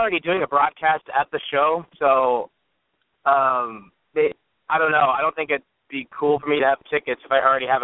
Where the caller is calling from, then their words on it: Phoenix, Arizona, United States; Hey, everyone. … calling from Phoenix, Arizona. How you guys doing today?